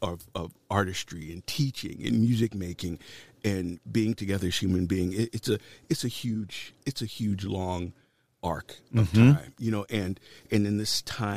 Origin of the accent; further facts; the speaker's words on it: Norfolk, Virginia, United States; I'm from Norfolk, Virginia.